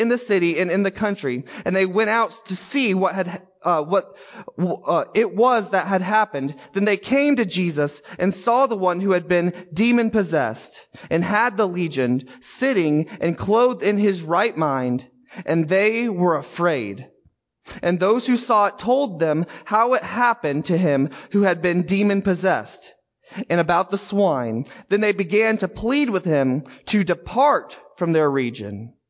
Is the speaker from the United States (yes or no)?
yes; Carterville, Illinois, United States; I'm from Carterville. But then there's also certain times where I've said I'm from Southern Illinois. Or I might even say I'm from Carbondale or from Southern Illinois University.